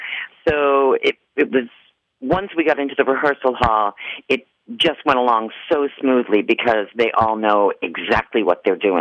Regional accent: Ohio, United States; also born or lived in Massachusetts; I'm not. I was born in Massachusetts, but I was raised in Ohio, just across the way, your neighbor. And I went to school in Cincinnati.

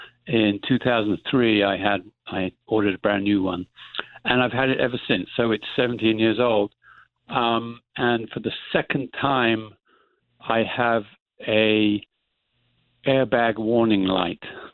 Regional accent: United Kingdom; I'm British origin.

